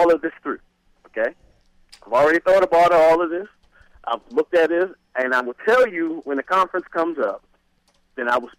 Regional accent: Washington, District of Columbia, United States; So I'm from D.C. originally.

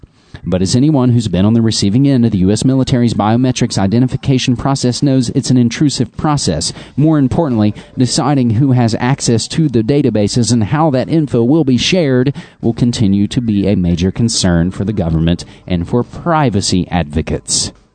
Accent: West Virginia, United States; one of the biggest biometrics companies in the world is based in my home state of West Virginia.

